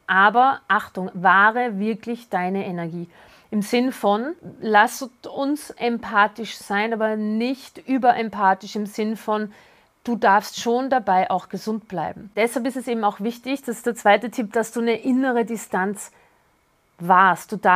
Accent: Vienna, Austria; Ich komme ja aus Wien

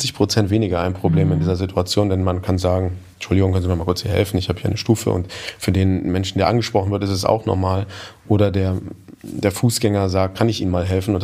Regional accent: Turkey; es ist ja sehr offensichtlich, richtig, ich bin Türke

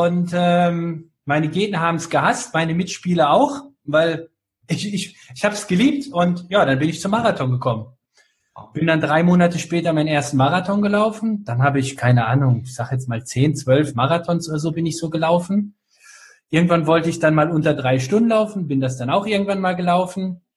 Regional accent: Bielefeld, North Rhine-Westphalia, Germany; moved away as an adult; now in Mannheim, Germany; Ja, mit 18 habe ich die Stadt gewechselt, also ich bin in Bielefeld aufgewachsen.

